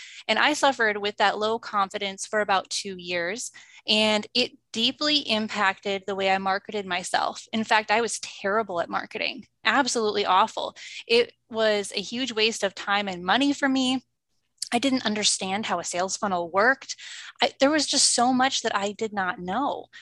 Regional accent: Wisconsin, United States; So I am from Wisconsin. I still live in Wisconsin.

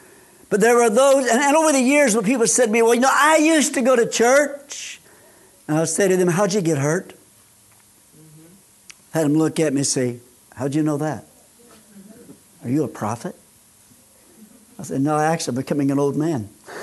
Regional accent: Illinois, United States; born there; I was born in Illinois, she here in Indiana.

